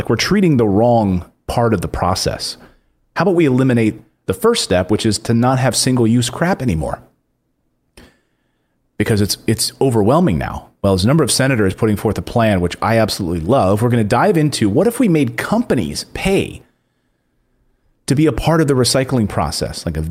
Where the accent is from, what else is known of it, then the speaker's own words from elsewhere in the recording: Philadelphia, Pennsylvania, United States; I'm from Philadelphia.